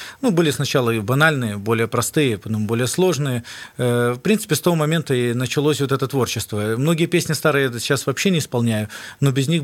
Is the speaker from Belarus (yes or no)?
yes; Minsk, Belarus; also born or lived in Pinsk; now in Kyiv, Ukraine; Да, последние 3 года мы живем в Киеве. Сами родом с Минска, вырос здесь. Последние 3 года назад мы уехали из Пинска, там мы работали в еврейской общине.